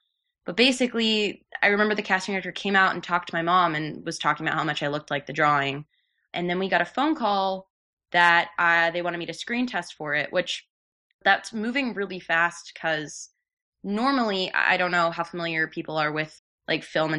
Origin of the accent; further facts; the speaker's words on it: Florida, United States; but I'm from Florida and I mainly lived in Florida.